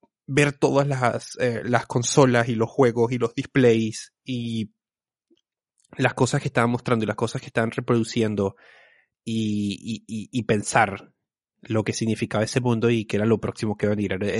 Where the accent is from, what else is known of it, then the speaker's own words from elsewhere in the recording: Venezuela; mis recuerdos de cuando era niño eran cuando estaban en Venezuela y ahí las cosas iban unos años atrás del resto del mundo.